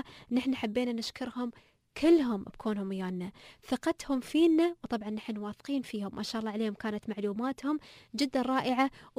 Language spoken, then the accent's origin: Arabic; United Arab Emirates; فيما يخص ادوات الخياطه والتطريز عندنا في الامارات